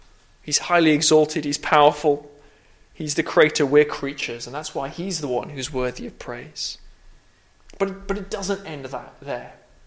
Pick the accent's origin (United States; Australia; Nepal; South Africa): Nepal; I was growing up in Nepal